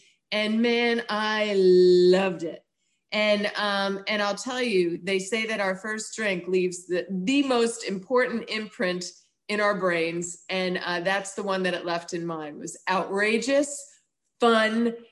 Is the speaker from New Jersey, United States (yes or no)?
yes; New Jersey, United States; now in Tallahassee, United States; Yes, I'm from Tallahassee, Florida, but originally I'm from the great state of New Jersey.